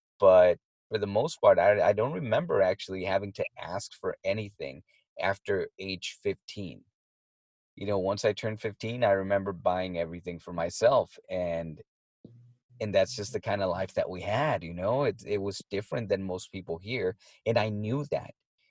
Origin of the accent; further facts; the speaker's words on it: Tijuana, Baja California, Mexico; we were raised in Tijuana. You know, and we were raised in the middle of a hill with no running water.